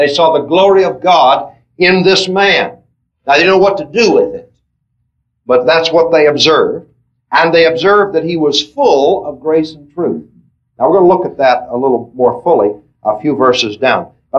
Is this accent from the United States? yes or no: yes; Pennsylvania, United States; Where I come from Pennsylvania, the majority of the religious people in that part of the world are Catholic.